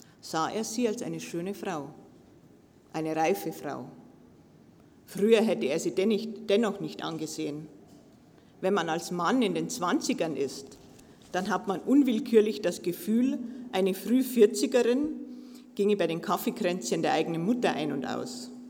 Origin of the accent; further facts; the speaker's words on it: Garmisch-Partenkirchen, Bavaria, Germany; Also ich bin in Garmisch-Partenkirchen geboren und aufgewachsen.